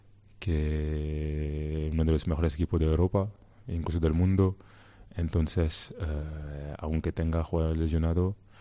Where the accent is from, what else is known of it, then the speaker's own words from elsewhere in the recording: Paris, Île-de-France, France; Mi familia es de ahí. Yo me crecí en París y obviamente París siempre estará en mi corazón por la infancia y todo lo que he vivido ahí.